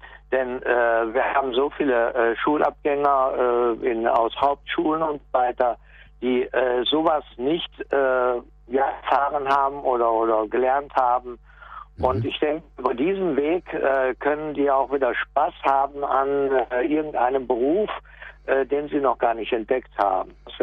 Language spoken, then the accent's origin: German; Eifel, Germany; born there; Ich bin geboren in der Eifel und da gab es kein Schwimmbad.